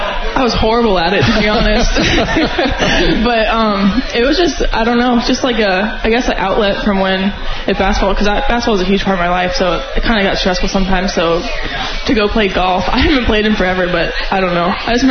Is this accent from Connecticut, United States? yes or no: no; Omaha, Nebraska, United States; I'm from Omaha, so it's like 2 hours away